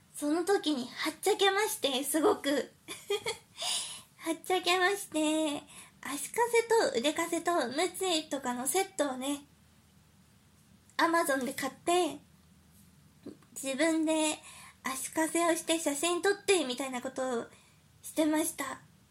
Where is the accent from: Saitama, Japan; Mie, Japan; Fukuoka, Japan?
Saitama, Japan; now in Chiba, Japan; 私あの埼玉出身なんですけど、あの最近千葉に引っ越しまして